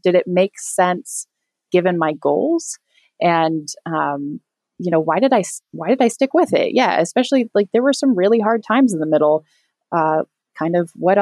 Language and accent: English; Iowa, United States; My mom was in corporate banking growing up in the Midwest. I grew up in Iowa